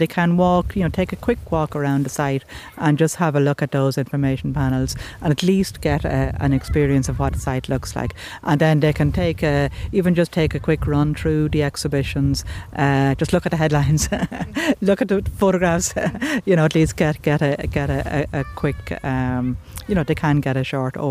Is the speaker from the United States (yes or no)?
no; Leinster, Ireland; I'm from County Wicklow, which is the east of the country.